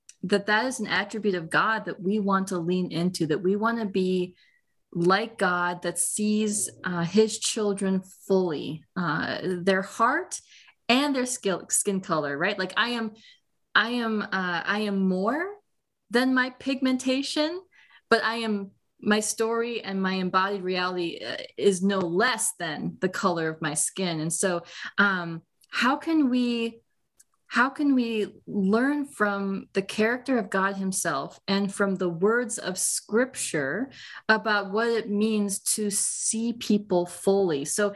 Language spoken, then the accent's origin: English; India; you know, we're Indian, so maybe when they're 45